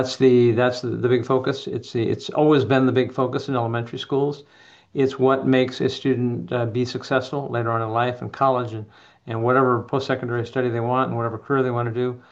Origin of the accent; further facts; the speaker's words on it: Sioux Falls, South Dakota, United States; Born and raised in Sioux Falls by a school librarian, a mother, and a math teacher father who had joined the teaching ranks after serving in World War II.